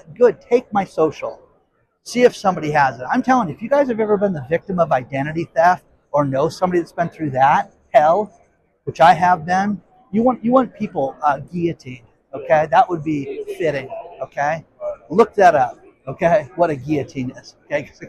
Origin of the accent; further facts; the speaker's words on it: California, United States; in my home state of California